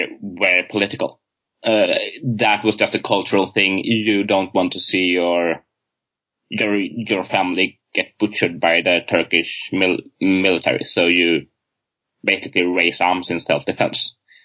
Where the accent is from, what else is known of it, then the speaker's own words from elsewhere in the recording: Gothenburg, Västra Götaland, Sweden; moved away; Basically, I come from an immigrant background in Sweden, in one of the three major cities, and I grew up in Gothenburg, and had my formative years during the 90s